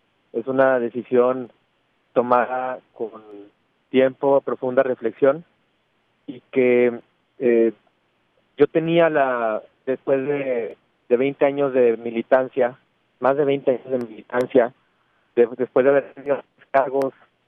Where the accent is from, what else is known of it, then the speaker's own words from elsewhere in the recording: Mexico; además de ser servidor público, soy un mexicano todavía joven, consciente de que nuestro país no tiene tiempo que perder